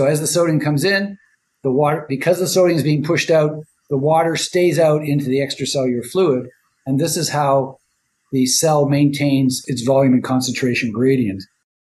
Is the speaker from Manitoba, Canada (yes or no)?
no; Toronto, Ontario, Canada; I come from Toronto, Canada, grew up there.